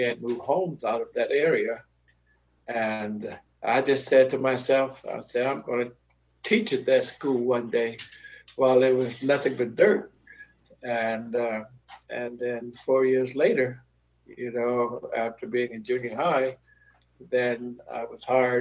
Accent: Houston, Texas, United States; moved away as an adult; now in Los Angeles, United States; I was born in Texas. I was raised in Houston. I went to high school in Houston, and then when I graduated, I moved to Los Angeles and to go to college.

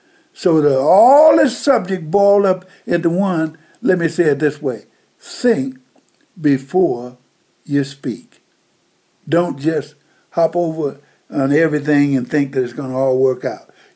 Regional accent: Mississippi, United States; I grew up in Mississippi.

